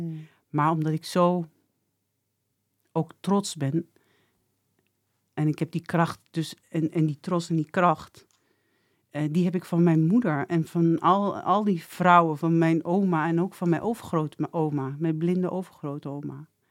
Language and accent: Dutch; Winterswijk, Gelderland, Netherlands; Ik ben opgevoed in Winterswijk. Dat is echt de Achterhoek. Daar praten ze ook zo.